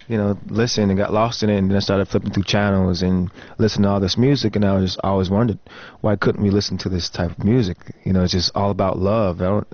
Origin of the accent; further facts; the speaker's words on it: North Carolina, United States; also born or lived in Texas / Alaska / Tulsa; now in Los Angeles, United States; My dad was in the military, so I was born in Texas. We traveled from Alaska to Tulsa to North Carolina. That's where I was pretty much bred, in North Carolina, raised there.